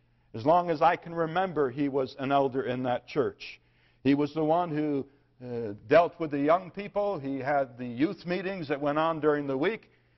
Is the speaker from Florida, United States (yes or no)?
no; Michigan, United States; My conversion from sin has to begin with talking about where I was raised. I was raised in Michigan, but even more importantly, I was raised in a Presbyterian home.